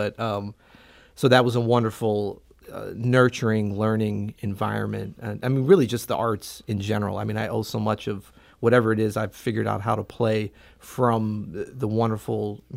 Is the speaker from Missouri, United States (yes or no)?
yes; University City, Missouri, United States; Well, I grew up in University City and have circled entirely back to living in University City now.